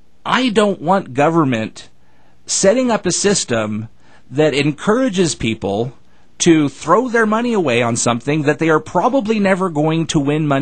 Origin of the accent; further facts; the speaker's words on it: Dallas, Texas, United States; I grew up in Texas. I was born in Dallas, and I grew up in Dallas County and later